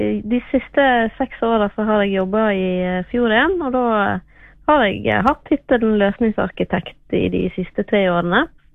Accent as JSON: {"language": "Norwegian", "town": "Luster", "region": "Vestland", "country": "Norway", "tie": "born or raised there", "lives_now": "Flora, Norway", "said": "Nei, jeg kommer jo fra Luster."}